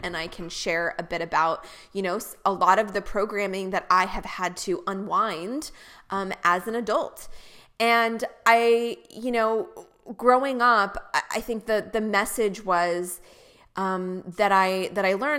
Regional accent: Tacoma, Washington, United States; So rewind, I grew up in Tacoma, Washington, Washington State. Tacoma, if you're not familiar, is about a hour south of Seattle, which is the largest city in Washington.

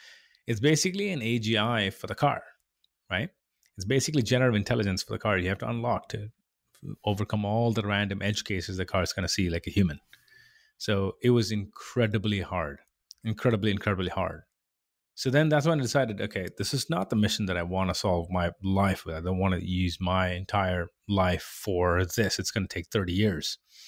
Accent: India; English is a second language; I come from India originally, born and raised there. Very lower middle class family.

